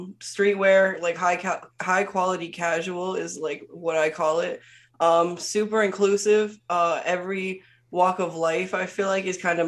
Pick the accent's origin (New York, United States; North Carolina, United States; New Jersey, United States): New Jersey, United States; now in Corpus Christi, United States; I'm from up north. I'm from New Jersey, so Corpus kind of embraced me in a place in a way that no other place has yet, I feel like.